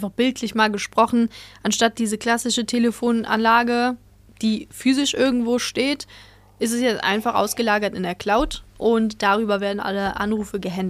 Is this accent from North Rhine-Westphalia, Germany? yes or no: yes; Düsseldorf, North Rhine-Westphalia, Germany; born there; Also gebürtig komme ich ja aus Düsseldorf, da die Ecke.